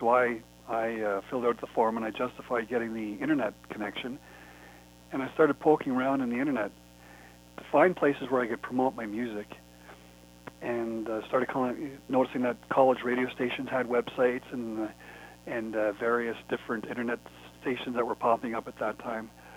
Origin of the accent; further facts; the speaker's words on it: Ottawa, Ontario, Canada; I grew up in Ottawa, Ontario, Canada